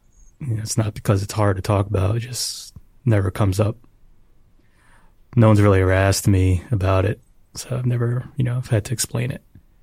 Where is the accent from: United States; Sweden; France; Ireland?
United States; Bradley Gardens, New Jersey; I grew up in Bradley Gardens. It's part of the greater Bridgewater, Raritan area.